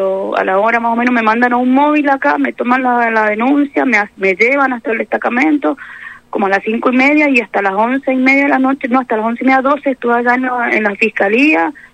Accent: Las Heras, Argentina; somos de Las Heras.

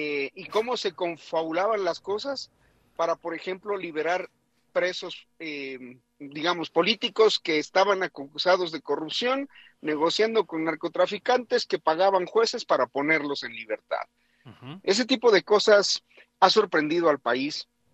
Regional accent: Ecuador; lamentablemente para mi país, porque como ecuatoriano me duele profundamente

